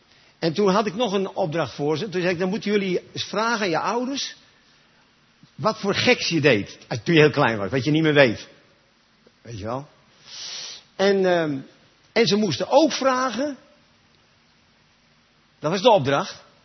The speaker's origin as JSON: {"language": "Dutch", "town": "Nieuwegein", "region": "Utrecht", "country": "Netherlands", "said": "Ik kom uit Nieuwegein. Ik ben vader van 3 zonen."}